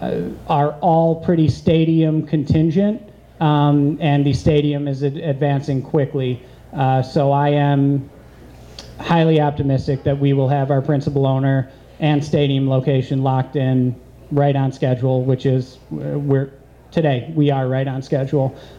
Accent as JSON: {"language": "English", "town": "Buffalo", "region": "New York", "country": "United States", "tie": "born or raised there", "said": "You know, I'm from Buffalo. I grew up here."}